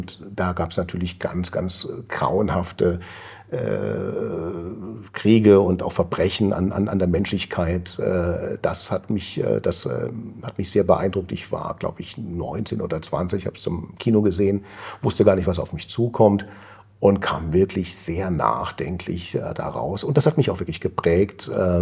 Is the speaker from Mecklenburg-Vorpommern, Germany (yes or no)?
no; Saarbrücken, Saarland, Germany; ich bin in Saarbrücken geboren und aufgewachsen, direkt an der französischen Grenze, sehr stark beeinflusst natürlich von Frankreich und von der französischen Lebensart.